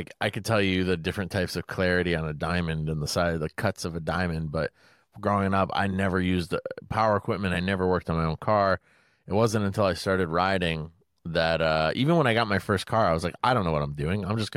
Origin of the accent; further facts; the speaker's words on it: Connecticut, United States; Sorry, I'm from